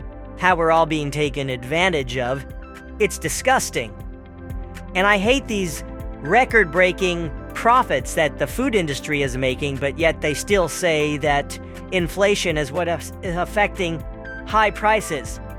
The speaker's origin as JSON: {"language": "English", "town": "Sacramento", "region": "California", "country": "United States", "said": "Yeah, I'm … from Sacramento, California."}